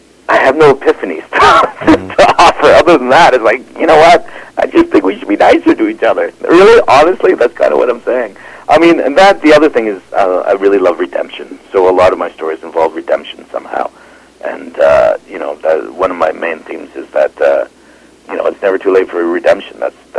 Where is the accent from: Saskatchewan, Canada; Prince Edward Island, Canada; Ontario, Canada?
Ontario, Canada; Wingham; growing up in Wingham. And I got to tell you, she was hated.